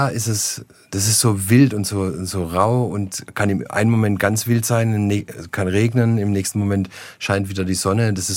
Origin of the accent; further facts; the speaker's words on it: Baden-Württemberg, Germany; Ich bin schon so ein Junge aus dem Schwarzwald, der sich da nach wie vor unglaublich wohlfühlt. Ich bin im Wald groß geworden. Also meine Großmutter hat nach dem Krieg so ein altes Schützenhaus übernommen auf einem Dorf, und da bin ich groß geworden.